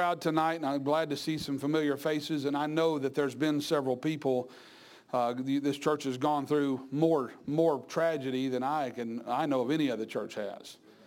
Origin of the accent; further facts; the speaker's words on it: Pensacola, Florida, United States; I grew up in Pensacola, Florida, in Byron Bible Baptist Church.